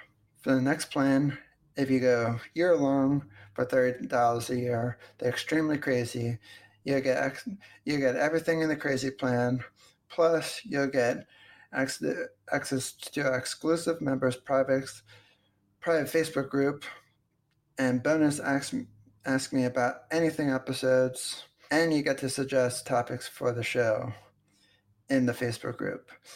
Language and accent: English; New Jersey, United States; when I grew up in New Jersey, before I moved to Pennsylvania